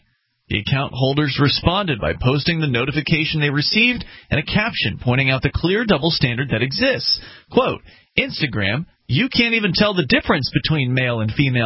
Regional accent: Florida, United States; I'm from Florida. We're all from the South originally.

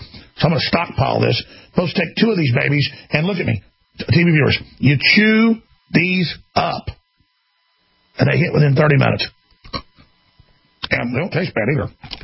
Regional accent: Dallas, Texas, United States; So I grew up in Dallas, and it was mainly grassy plains up there.

